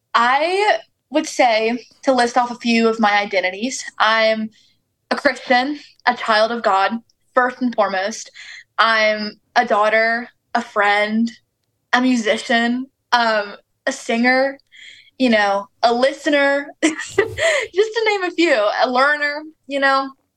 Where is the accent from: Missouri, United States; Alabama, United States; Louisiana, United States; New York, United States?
Louisiana, United States; Baton Rouge; also born or lived in Austin; now in Nashville, United States; So basically I was born and raised in Baton Rouge, and then I went to college at the University of Texas in Austin, Texas.